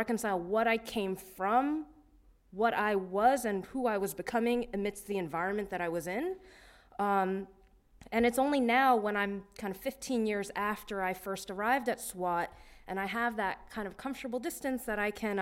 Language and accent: English; Flushing, New York, United States; And I'd answer, Flushing, Queens, New York, America.